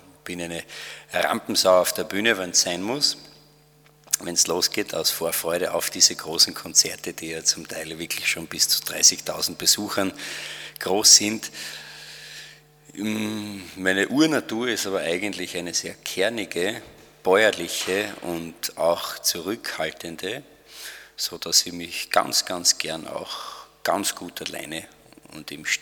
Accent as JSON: {"language": "German", "country": "Austria", "said": "gerade als Österreicher auch noch im Dialekt"}